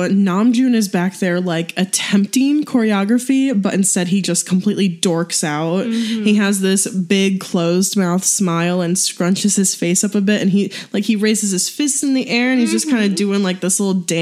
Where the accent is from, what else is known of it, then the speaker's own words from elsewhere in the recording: St. Louis, Missouri, United States; But I just know like where I grew up in St. Louis, like people jerked like regularly.